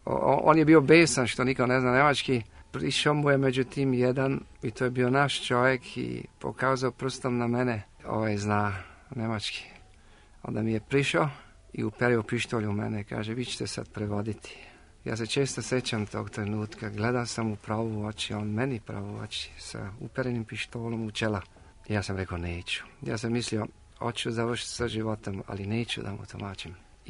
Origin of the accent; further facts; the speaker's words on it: Austria; also born or lived in Belgrade, Serbia; Ja sam godište 1920. rodio sam se u Beogradu. Međutim, kad mi je bilo 4 godine, ja sam odveden iz Beograda. Mene onda jedna tetka prihvatila, koja je živjela u inostranstvu, u Austriji, i ja sam onda prešao u Austriju.